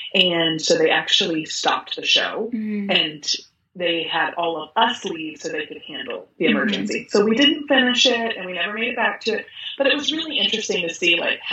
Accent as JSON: {"language": "English", "region": "Texas", "country": "United States", "said": "we're from Texas, so we're very particular about barbecue"}